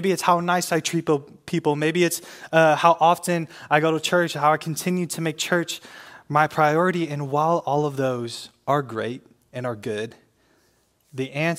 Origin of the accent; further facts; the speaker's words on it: Milwaukee, Wisconsin, United States; I grew up in Wisconsin, but I live in Minnesota, so I respect the Vikings.